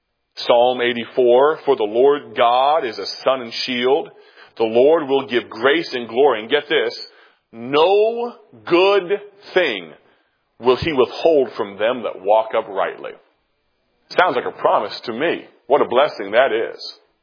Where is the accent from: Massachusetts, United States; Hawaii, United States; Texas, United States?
Texas, United States; born there; also born or lived in California / Virginia / Kansas / Germany; I was born in Texas, and we moved to California, then to the east coast of Virginia, not too far from here, and then we moved back to Kansas